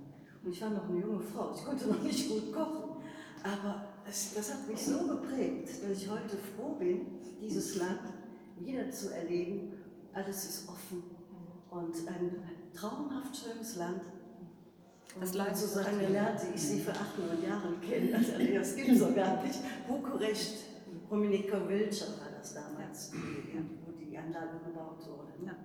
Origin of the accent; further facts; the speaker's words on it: Cologne, North Rhine-Westphalia, Germany; Ich habe 1969 mit meinem Mann, wir waren gerade ein Jahr verheiratet, ich bin Kölnerin, nach Rumänien gezogen, weil er dort arbeitet in einem Industrieanlagenbau.